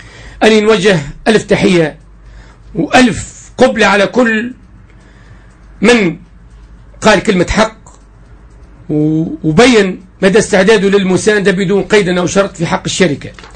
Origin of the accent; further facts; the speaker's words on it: Msaken, Sousse Governorate, Tunisia; يشرفني أن يكون ولد مساكن هذه المدينة العريقة